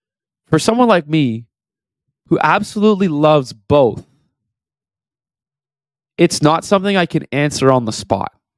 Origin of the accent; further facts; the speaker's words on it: Toronto, Ontario, Canada; I'm from Toronto.